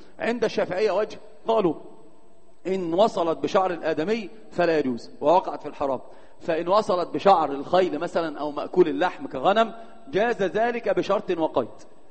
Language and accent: Arabic; Egypt; يعني الإشارب اللي يسموه شارب عندنا في مصر